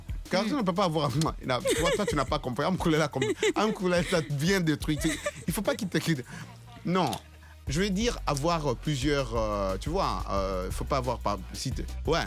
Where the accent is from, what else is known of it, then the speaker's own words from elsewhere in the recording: Kinshasa, DR Congo; Moi, quand j'ai grandi à Kinshasa, j'espère que c'est encore la même chose, c'était bleu-blanc.